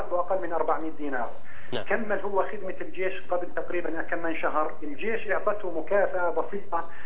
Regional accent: Jordan; نصاب الزكاة عندنا في الاردن يعني 85 غرام

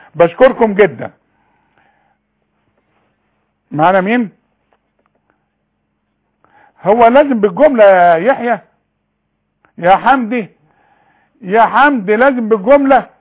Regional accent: Faqous, Sharqia Governorate, Egypt; انا من فاجوس. امي من فاجوس وابويا من

